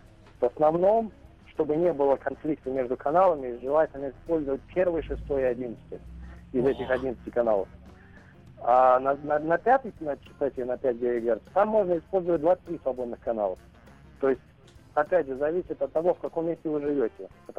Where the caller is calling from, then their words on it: Las Vegas, Nevada, United States; я из Лас-Вегаса к вам звоню.